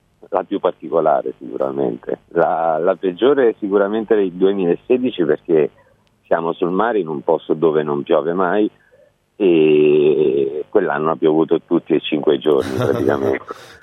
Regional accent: Fermo, Marche, Italy; born there; sono nato a Fermo

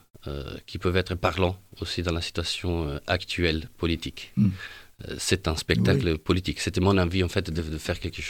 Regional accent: Rimini, Emilia-Romagna, Italy; French is a second language; now in Paris, France; je me considère maintenant un italo-parisien, puisque ça fait 18 ans que je suis en France, à Paris notamment. Je viens de Rimini. Dans la région de l'Emilia-Romagne.

